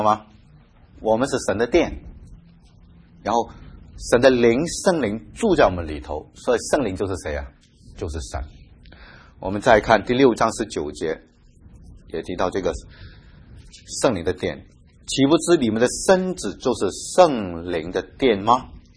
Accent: Hong Kong; moved away as an adult; also born or lived in Taiwan; 我记得我从小在香港的双都会长大啊，在那边受洗十几年

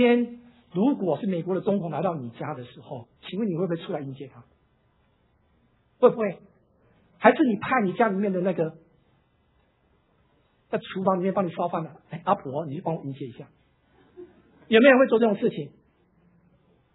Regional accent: China

